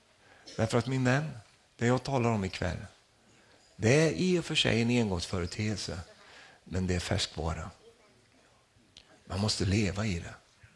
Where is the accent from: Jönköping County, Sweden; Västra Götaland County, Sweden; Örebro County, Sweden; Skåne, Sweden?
Örebro County, Sweden; Finnerödja; Och vi växte upp här borta i Finnrödiga.